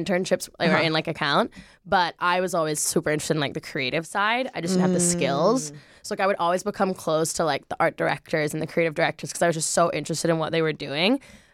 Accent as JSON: {"language": "English", "town": "Rome", "region": "Lazio", "country": "Italy", "tie": "born or raised there", "also_born_or_lived": "London, United Kingdom", "said": "I was born in London, obviously, yeah. So I have a UK passport. I lived there till I was 7. And when I moved to Rome"}